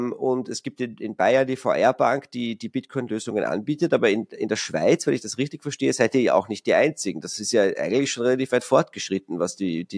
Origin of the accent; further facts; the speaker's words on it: Austria; Kann ich als Österreicher oder können Deutsche bei euch auch Kunden werden?